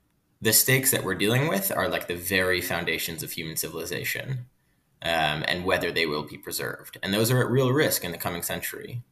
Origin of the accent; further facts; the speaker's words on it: New Jersey, United States; I grew up in New Jersey, where my father works as an oceanographer at Rutgers University